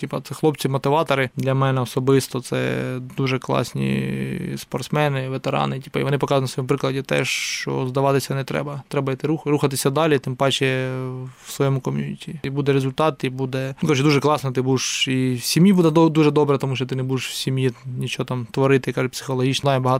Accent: Donetsk Oblast, Ukraine; Тим паче, я сам родом з Донецької області. У мене моє село окуповане 14 року ще

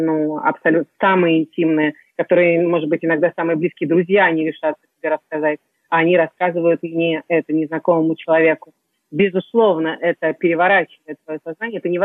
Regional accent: Kyiv, Ukraine; moved away as an adult; now in France; я сама из Украины, там, из Киева, уже 20 лет во Франции

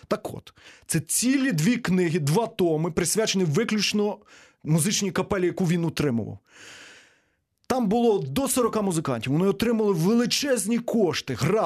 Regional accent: Berdychiv, Zhytomyr Oblast, Ukraine; я походжу з Бердичева і вчився в музичній школі в костелі бувшому босих кармелітів.

